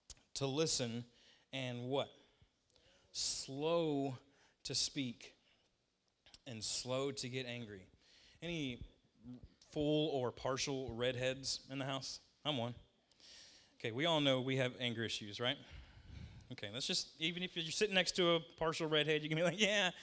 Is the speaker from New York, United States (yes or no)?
no; Virginia, United States; So when we first moved here, we're from Virginia. We're not from around here. And we've been here for coming up on 10 years now.